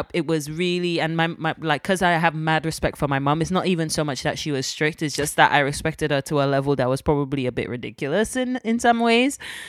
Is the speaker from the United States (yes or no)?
no; London, United Kingdom; I'm, like, growing up in West London. So I grew... Well, when we first moved to the UK, I grew up in Grove.